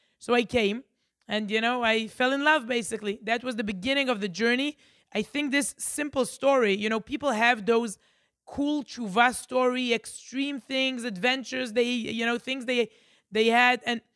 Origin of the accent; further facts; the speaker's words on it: Herzliya, Tel Aviv District, Israel; I grew up in Herzliya, knowing secular people.